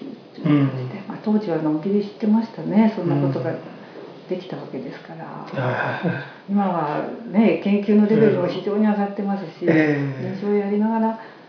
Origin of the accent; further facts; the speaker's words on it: Shimane, Japan; 私は島根県の出身なんです。